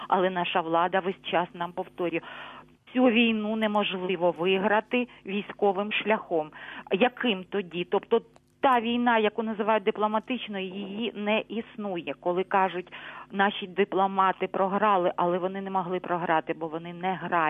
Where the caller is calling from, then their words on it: Luhansk Oblast, Ukraine; Добрий вечір, я з Луганщини.